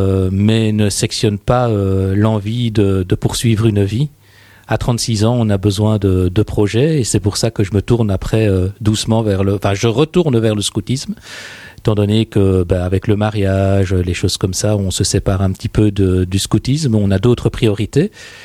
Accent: Belgium; now in France; Je suis belge.

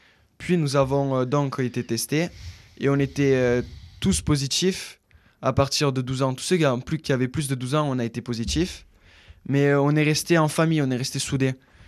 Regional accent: Italy; moi, je suis italien et on avait l'habitude de passer le Noël à Rome, chez mes grands-parents

